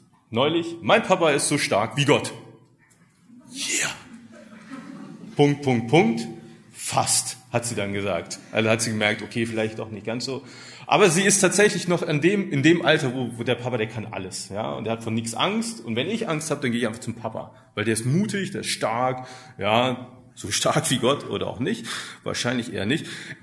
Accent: Hesse, Germany; now in Görlitz, Germany; Ich bin seit 12 Jahren Görlitzer. Bin gebürtiger Hesse. Da habe ich die meiste Zeit meines Lebens gelebt. Da bin ich groß geworden. Meine Eltern sind Christen

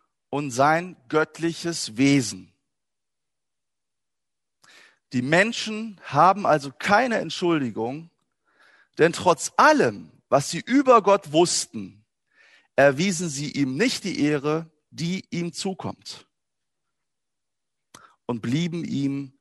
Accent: Wuppertal, North Rhine-Westphalia, Germany; Ich komme aus Wuppertal-Elberfeld. Ich bin ein richtig Elberfelder Bruder.

